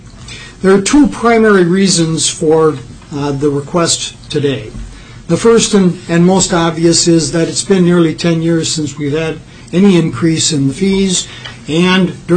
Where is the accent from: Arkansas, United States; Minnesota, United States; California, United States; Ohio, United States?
Minnesota, United States; Farming Township; I hail from Farming Township in beautiful Stearns County.